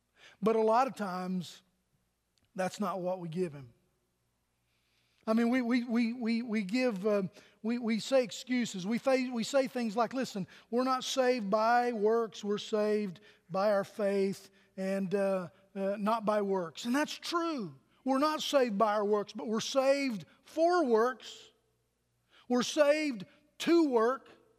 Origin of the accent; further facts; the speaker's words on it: St. Charles, Virginia, United States; I was telling him about where I was raised in Virginia, in St. Charles, Virginia.